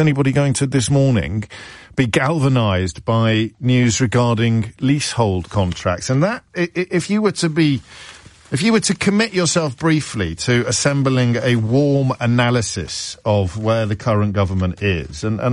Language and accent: English; United Kingdom; I quite like beige food, but I'm British after all.